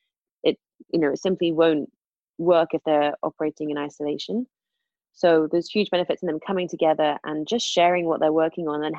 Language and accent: English; United Kingdom; being British